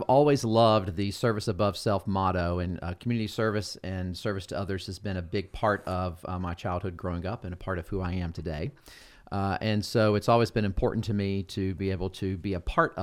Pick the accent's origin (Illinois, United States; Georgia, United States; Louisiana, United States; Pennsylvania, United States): Georgia, United States; Carrollton; So I grew up here in Carrollton and moved away for almost 30 years, and had the good privilege to come back to serve as the head of school for Oak Mountain Academy about 7 years ago.